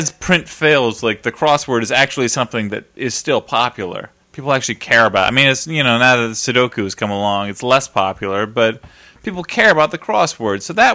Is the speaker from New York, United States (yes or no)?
yes; New York, United States; As a New Yorker, I have to say the local crossword is too hard for me.